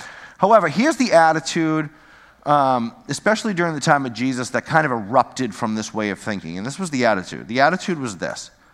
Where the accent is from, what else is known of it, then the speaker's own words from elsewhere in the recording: Peabody, Massachusetts, United States; All right, I grew up in Peabody. Half of Peabody is Jewish, half. Okay, West Peabody, Jewish.